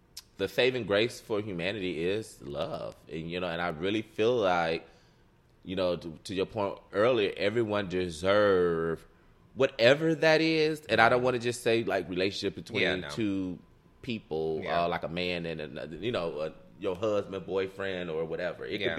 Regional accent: Detroit, Michigan, United States; Like, growing up in Detroit, I can't think of any real sexy relationship that was like a, you know, that I would look up to.

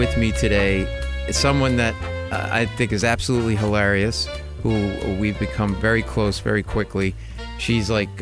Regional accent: New England, United States; I, my whole life growing up in New England, I would listen to that.

